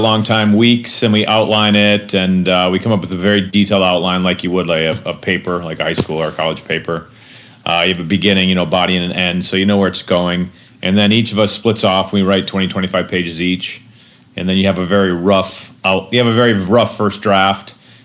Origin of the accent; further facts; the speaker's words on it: Minnesota, United States; You'd think I would, because I'm from Minnesota.